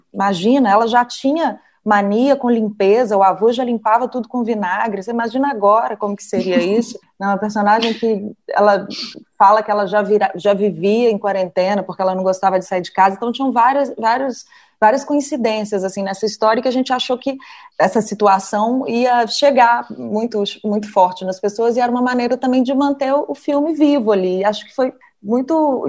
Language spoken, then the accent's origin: Portuguese; Minas Gerais, Brazil; eu sou mineira